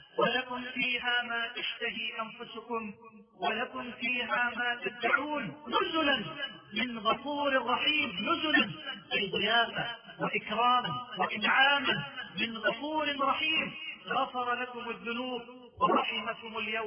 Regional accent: Mansoura, Dakahlia, Egypt; المنصورة عندنا في مصر

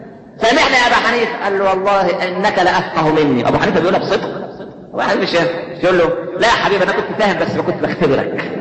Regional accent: Minya, Minya Governorate, Egypt; نفكر زمان على المحطة ها عندنا في المنيا

